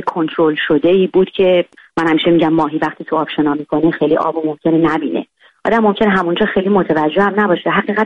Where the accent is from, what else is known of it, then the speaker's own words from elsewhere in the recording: Iran; moved away; من بعدها که از ایران اومدم بیرون و در جهان آزاد کار ژورنالیسم رو ادامه دادم،